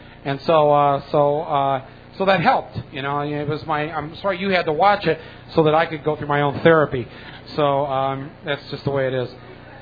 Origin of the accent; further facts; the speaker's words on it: Midwest, United States; I come from the Midwest. We eat vegetarians. We don't become them.